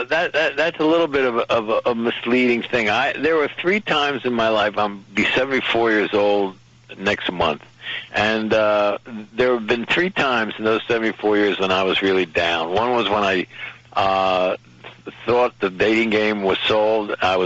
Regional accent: Philadelphia, Pennsylvania, United States; because I'm from Philadelphia, and the Mummer's Parade's a big thing.

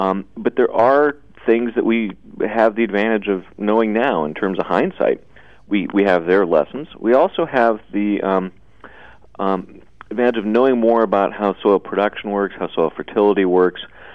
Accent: United States; But you know, speaking as an American, there's not that many environmental problems that I can claim my government has been leading on for decades.

